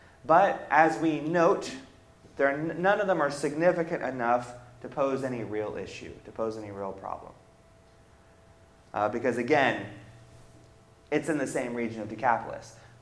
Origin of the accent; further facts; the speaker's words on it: Ridgeville, South Carolina, United States; I tell people I'm from Ridgeville